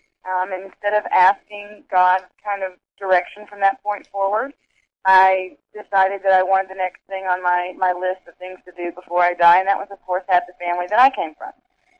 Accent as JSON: {"language": "English", "region": "Alabama", "country": "United States", "tie": "born or raised there", "said": "I grew up in the South, in the southern United States, in Alabama, to a Christian parent."}